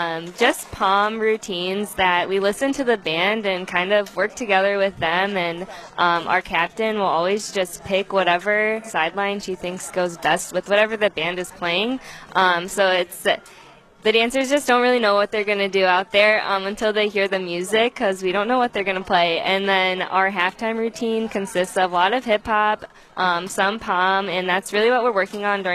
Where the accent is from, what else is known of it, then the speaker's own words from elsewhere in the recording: Toledo, Ohio, United States; But so I'm actually from the Toledo area. I grew up